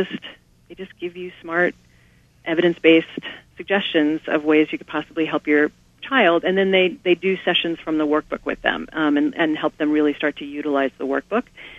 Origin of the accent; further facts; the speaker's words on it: Kansas, United States; I grew up in Kansas and in the middle of nowhere, and I know people don't have resources.